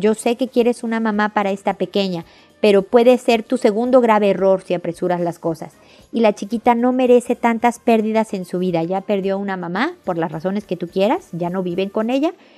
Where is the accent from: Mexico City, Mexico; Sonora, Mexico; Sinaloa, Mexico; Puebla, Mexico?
Puebla, Mexico; de 24 años de edad. Soy de Puebla